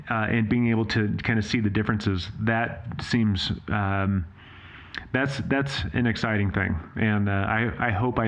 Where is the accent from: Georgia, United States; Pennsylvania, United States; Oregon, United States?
Oregon, United States; of course, I'm from Oregon, so I saw that Rogue Brewery was there